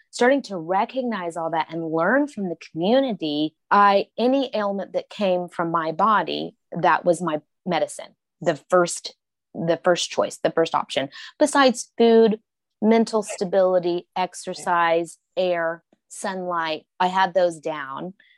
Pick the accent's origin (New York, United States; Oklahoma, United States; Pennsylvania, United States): Oklahoma, United States; now in California, United States; I'm from Oklahoma originally, native indigenous peoples, from my father from Mexico, my mother from Oklahoma